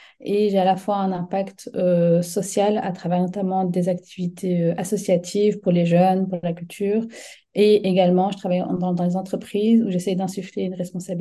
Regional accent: Brussels, Brussels-Capital Region, Belgium; Alors moi, je suis une bruxelloise. Je vis en Belgique depuis toujours.

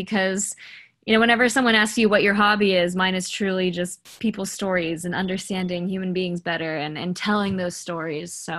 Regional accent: California, United States; I am 24 years old and I grew up in Southern California.

